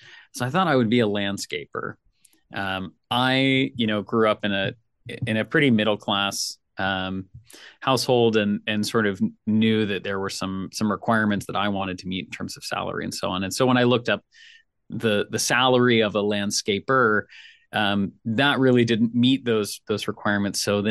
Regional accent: Nashville, Tennessee, United States; Aaron is from Jersey and I'm from Nashville. And so my propensity to say hi and make eye contact makes me a real threat on the East Coast

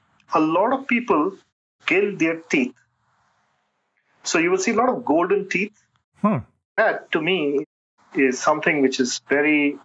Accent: India; now in United States; I usually tell them I'm from India.

